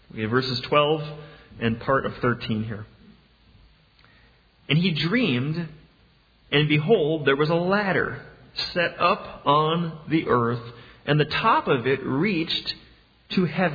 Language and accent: English; Mound, Minnesota, United States; So my parents are here today, and they still live, and I grew up in Mound near Lake Minnetonka.